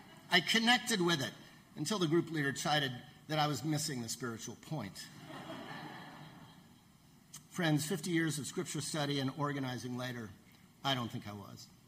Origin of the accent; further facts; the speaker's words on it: South Pasadena, California, United States; now in Ventura County, United States; For one, I grew up in South Pasadena.